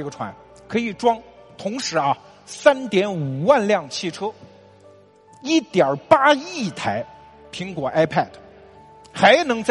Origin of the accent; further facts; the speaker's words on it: China; 但是我们中国人只要有过拔河经验的人都懂吧